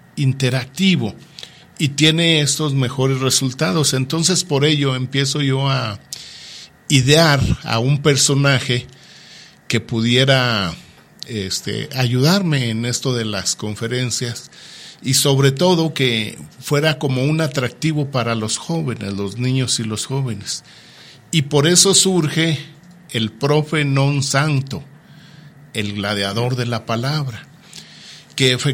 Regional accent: Coneto de Comonfort, Durango, Mexico; yo estoy orgulloso de mi tierra, de Coneto de Comonfort.

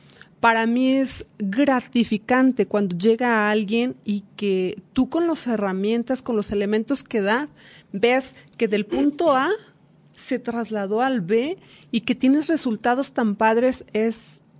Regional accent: Durango, Mexico; moved away as an adult; que me fui de aquí de Durango, me fui a Culiacán

